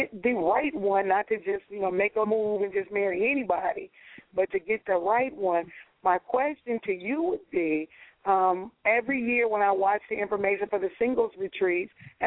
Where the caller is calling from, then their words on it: Detroit, Michigan, United States; from Detroit.